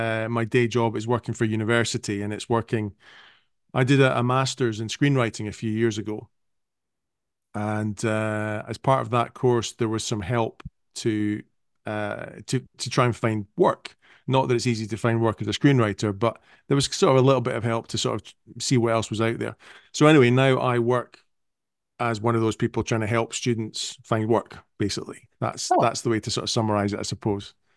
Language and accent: English; Scotland, United Kingdom; also born or lived in Edinburgh; I lived in a little village in the Highlands of Scotland for quite a few years, even though I was born in Edinburgh.